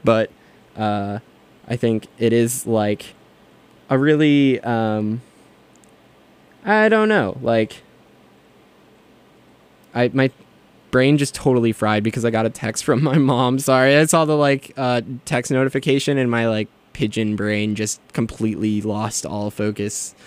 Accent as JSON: {"language": "English", "region": "Midwest", "country": "United States", "tie": "born or raised there", "said": "No shade at the Midwest. That's my hometown, represent."}